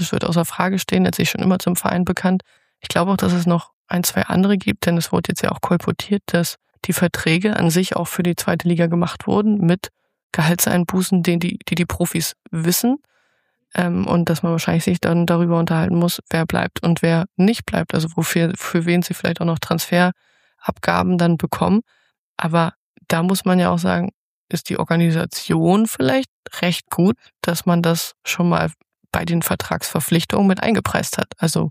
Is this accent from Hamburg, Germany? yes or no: no; Lower Saxony, Germany; das tut mir auch zusätzlich als Niedersächsin weh, es gibt keinen niedersächsischen Erstligisten mehr bei den Männern